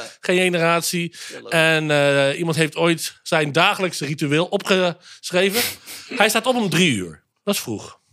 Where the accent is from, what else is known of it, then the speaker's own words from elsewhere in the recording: Netherlands; hadden we 100 jaar geleden gemiddeld 2100 calorieën als Nederlander die we binnenkregen